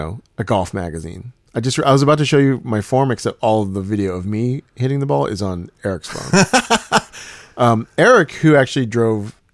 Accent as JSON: {"language": "English", "town": "Houston", "region": "Texas", "country": "United States", "tie": "born or raised there", "said": "I grew up in Houston. There's very little culture in Houston."}